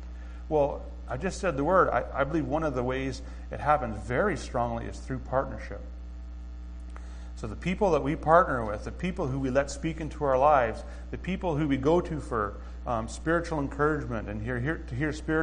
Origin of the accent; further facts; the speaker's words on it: Canada; accent: Canadian; I'll come day one with a Canadian accent, and 3 days later, I'm speaking like I'm from Missouri or something like that.